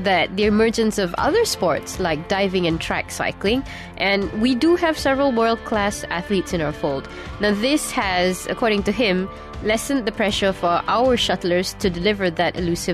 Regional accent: Malaysia; As a Malaysian

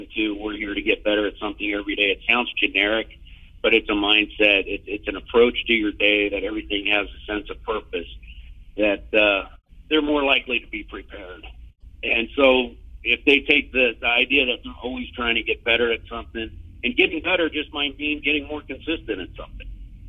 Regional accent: San Diego, California, United States; Fortunately, I grew up in San Diego.

